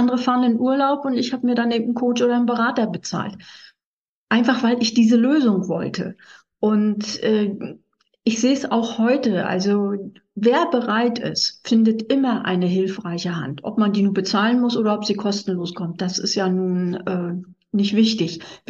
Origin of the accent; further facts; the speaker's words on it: Northern Germany, Germany; Ich kam zwar aus Norddeutschland